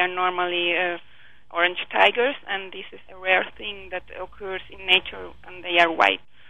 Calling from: Santiago, Santiago Metropolitan Region, Chile; We are here speaking from National Zoo of Santiago, Chile, and we are very glad because we have now five tigers born.

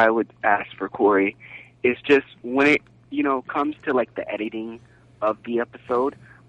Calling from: Florida, United States; I'm from Florida.

